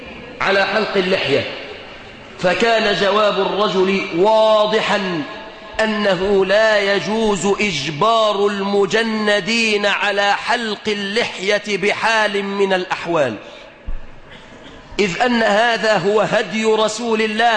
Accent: Egypt; وأسأل الله أن يحفظ بلادنا مصر إسلامية.

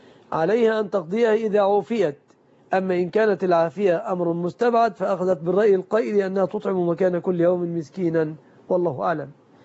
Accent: Egypt; أن يحفظ بلادنا مصر آمنة مطمئنة

